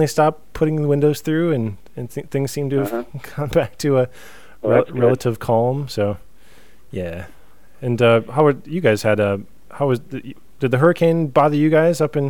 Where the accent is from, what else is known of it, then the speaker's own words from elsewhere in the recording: United States; even though I'm American, and I probably should.